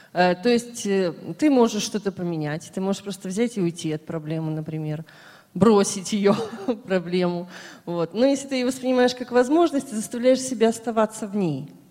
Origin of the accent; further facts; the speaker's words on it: Odesa, Odesa Oblast, Ukraine; я из Одессы.